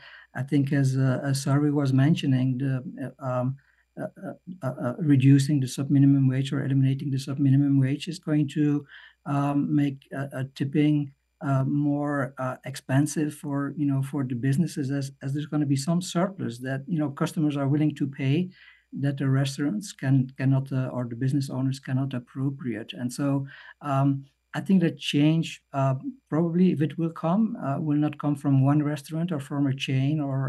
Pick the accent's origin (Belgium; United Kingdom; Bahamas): Belgium; moved away as an adult; also born or lived in Europe; now in United States; I was born in Belgium, and spend the first 30 years of my life in Europe, where there is no tipping norm.